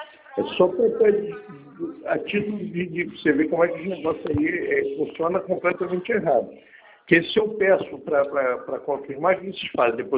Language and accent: Portuguese; Rio de Janeiro, Brazil; Não, eu sou do Rio.